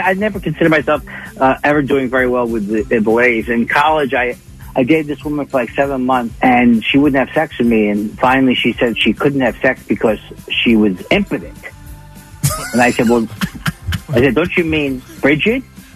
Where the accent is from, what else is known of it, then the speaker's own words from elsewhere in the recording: Queens, New York, United States; Yeah, I'm from Queens.